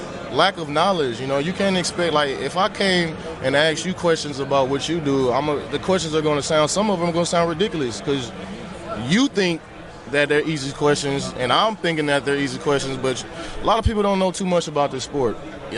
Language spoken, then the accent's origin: English; West Coast, United States; I'm from the West Coast. I'm closer to home with a great organization.